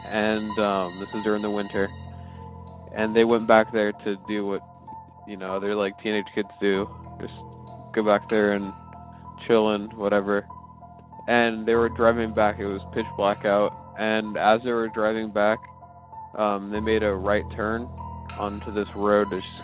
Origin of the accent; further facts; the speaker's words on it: Atlanta, Georgia, United States; I'm from Atlanta, Georgia.